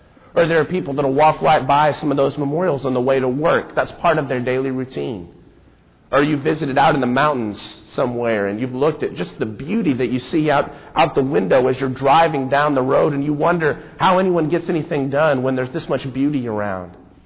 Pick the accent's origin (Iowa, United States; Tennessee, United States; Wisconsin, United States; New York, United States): Tennessee, United States; Memphis; I grew up in the Memphis area for most of my growing up years